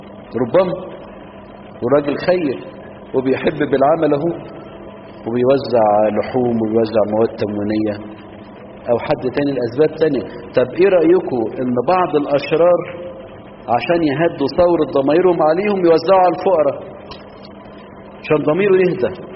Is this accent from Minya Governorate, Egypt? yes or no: yes; Minya, Minya Governorate, Egypt; من نشكر ربنا ان عندنا في المنيا اسرة نشيطة جدا لخدمة المجزومين